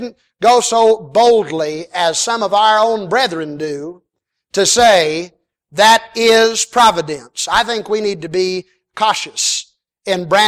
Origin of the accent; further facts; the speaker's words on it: Tulsa, Oklahoma, United States; I had dinner with Oral Roberts a few times whenever I was growing up in Tulsa